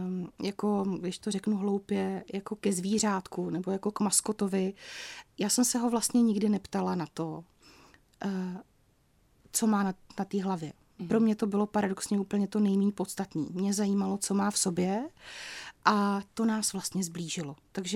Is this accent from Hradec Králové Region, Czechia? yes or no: yes; Hradec Králové, Hradec Králové Region, Czechia; Já jsem z Hradce Králové, část mé rodiny je z Pardubic